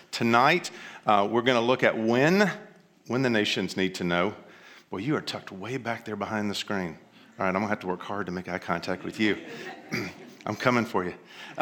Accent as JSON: {"language": "English", "region": "Tennessee", "country": "United States", "also_born_or_lived": "China", "accent": "southern", "said": "You know, I lost a lot of my southern accent when I moved overseas. I taught English in China for a long time, and so I moved my accent out of the way. But as I've moved back now to Western Tennessee"}